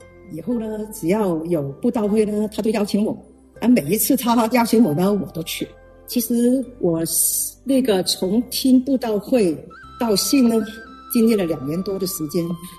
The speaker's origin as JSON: {"language": "Chinese", "town": "Guangzhou", "region": "Guangdong", "country": "China", "moved": "yes", "lives_now": "Vancouver, Canada", "said": "我来自中国广州。"}